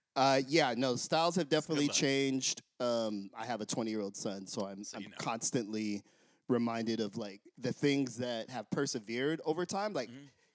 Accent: New York, United States; It is mad cold. Thank you for validating that as a New Yorker.

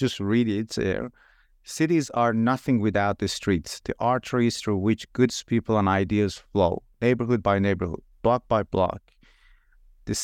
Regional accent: Iran; I'm originally from Iran myself

